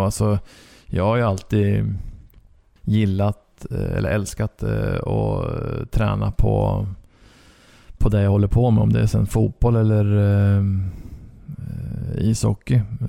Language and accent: Swedish; Skellefteå, Västerbotten County, Sweden; jag såg mina chanser större att komma med i OS-laget om jag spelade hemma i Skellefteå